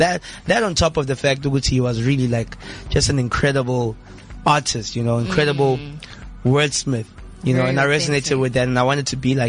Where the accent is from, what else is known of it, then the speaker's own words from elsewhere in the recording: Tembisa, Gauteng, South Africa; also born or lived in Kempton Park; I spent my life in pretty much two places, Tembisa and Kempton Park.